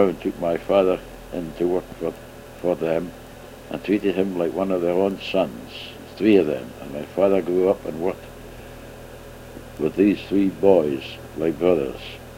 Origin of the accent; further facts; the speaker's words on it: Glasgow, Scotland, United Kingdom; Glasgow, my father would rent a horse and carriage, a break wagon, as we called it